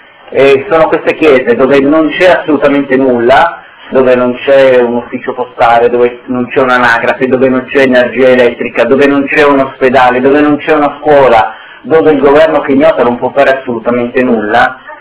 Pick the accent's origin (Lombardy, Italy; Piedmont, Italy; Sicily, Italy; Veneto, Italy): Piedmont, Italy; Turin; vengo da Torino, quindi è facile abbinare il mio nome alla città di provenienza